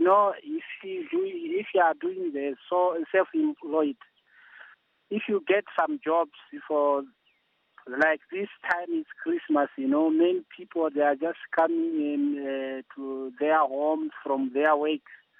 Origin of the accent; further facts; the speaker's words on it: Masvingo, Zimbabwe; English is a second language; moved away as an adult; now in Mafikeng, South Africa; I'm staying in Mafikeng, South Africa, northwest province. In Zimbabwe, I am coming from Mashingo in Bikita district.